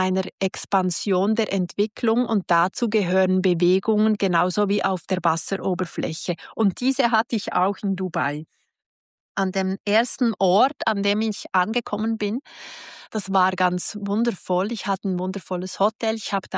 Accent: Switzerland; Ich liebe die Schweiz, ich liebe es, Schweizerin zu sein

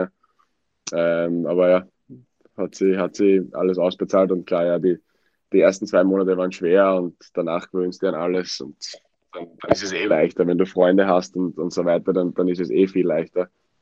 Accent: Wiener Neustadt, Lower Austria, Austria; born there; In Wiener Neustadt.

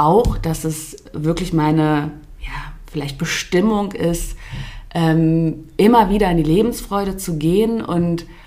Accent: North Rhine-Westphalia, Germany; also born or lived in Cologne; now in Switzerland; Ich bin nach 21 Jahren Leben in Köln dann zurück in meine Heimat, ins Sauerland, gezogen. Und bin dann eben im letzten Jahr hier in der Schweiz gelandet.

